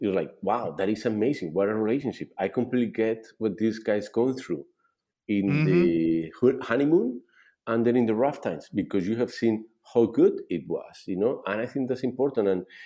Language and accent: English; Spain; I'm from Europe. I'm from Spain.